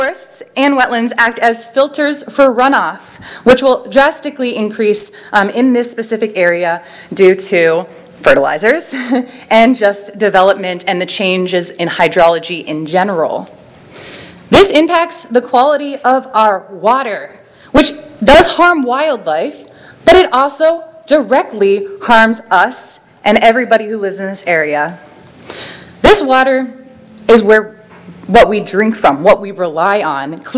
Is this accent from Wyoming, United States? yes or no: no; Delaware, United States; I live in the town of Milton, and I grew up in Sussex County.